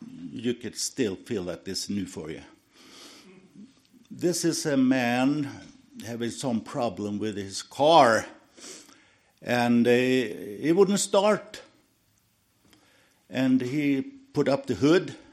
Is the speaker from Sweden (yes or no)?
yes; Sweden; English is a second language; We are born and raised in Sweden, and we're happy for that.